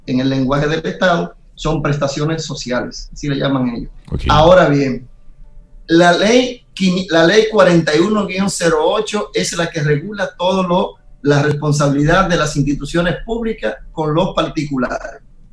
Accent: Nagua, María Trinidad Sánchez, Dominican Republic; Qué mala noticia para mi pueblo, Nagua.

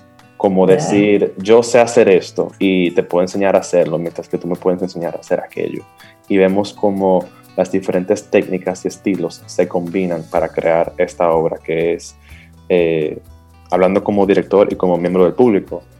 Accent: Dominican Republic; cómo somos nosotros no dominicanos, que tenemos tanto que ofrecerle a la cultura

